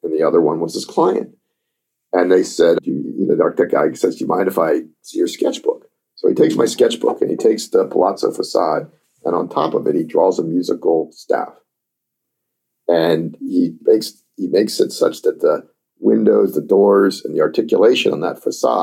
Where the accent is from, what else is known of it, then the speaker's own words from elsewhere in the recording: Rockville, Maryland, United States; I grew up in Rockville, Maryland, and, you know, I didn't, you know, certainly, you know, coming down to DC, we'd come down to museums and stuff.